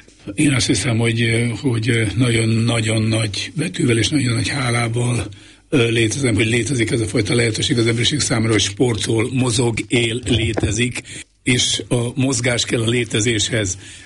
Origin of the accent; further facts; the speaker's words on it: Miskolc, Borsod-Abaúj-Zemplén, Hungary; én focit imádó családban nőttem föl. Eleven állok Vasgyárban, Miskolcon, ahol születtem